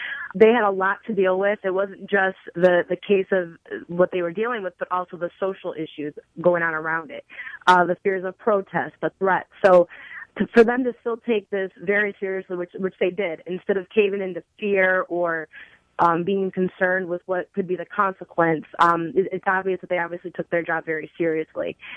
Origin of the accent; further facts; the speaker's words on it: Detroit, Michigan, United States; And, you know, I'm from Detroit. I understand the quickness to think the worst.